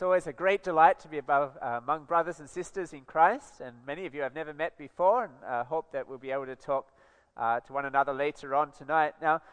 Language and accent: English; Australia; I'm an Australian, right?